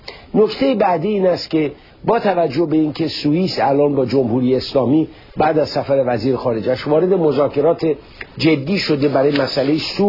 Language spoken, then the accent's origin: Persian; Iran; خب این از نظر احساس من به عنوان یک ایرانی که به قضیه نگاه، اما از نظر یک تحلیلگر باید بگویم